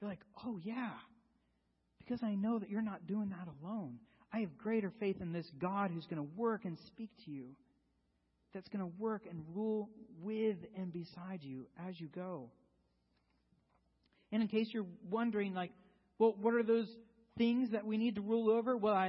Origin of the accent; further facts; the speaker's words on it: United States; you're a diehard, I am an American.